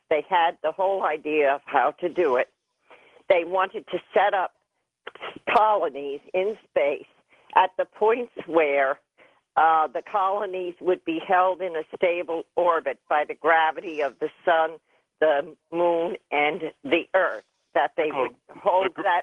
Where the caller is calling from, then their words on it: Wilkes-Barre, Pennsylvania, United States; I'm calling from Wilkes-Barre, Pennsylvania.